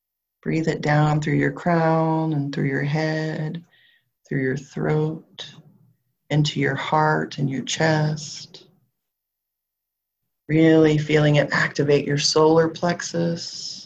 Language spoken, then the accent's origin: English; the South, United States; accent: southern; My southern accent is so thick tonight.